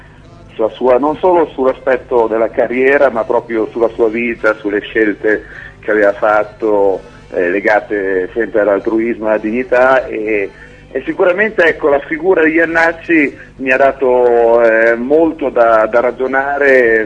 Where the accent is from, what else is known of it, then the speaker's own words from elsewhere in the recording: Bologna, Emilia-Romagna, Italy; Io sono di Bologna, vengo da Bologna, in realtà abito ancora a Bologna e ci abiterò ancora, penso, per un po' di tempo. E finché non mi mandano via, ecco, finché non mi mandano via rimango a Bologna, perché mi piace rimanere a Bologna.